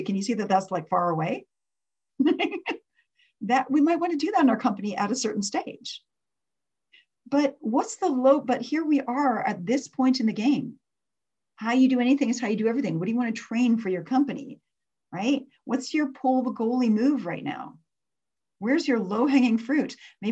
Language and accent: English; Edmonton, Alberta, Canada; I grew up in Edmonton when Wayne Gretzky was, you know, the great one.